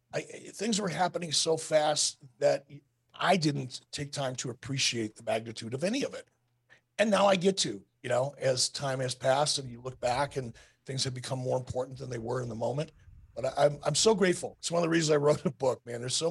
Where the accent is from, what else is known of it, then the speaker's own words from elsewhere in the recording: Detroit, Michigan, United States; I remember as a kid growing up in Detroit with my dad listening to some of Muhammad Ali's fights on the radio